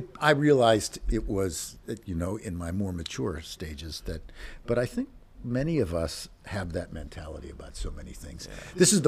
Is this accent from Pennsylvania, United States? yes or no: yes; Pittsburgh, Pennsylvania, United States; When I was a kid, I grew up in Pittsburgh. Pittsburgh was a hotbed.